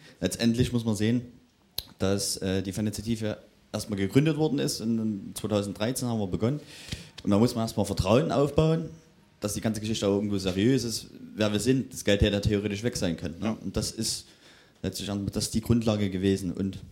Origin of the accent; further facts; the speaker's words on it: Saxony, Germany; Richtig, ich bin aus Mittelsachsen.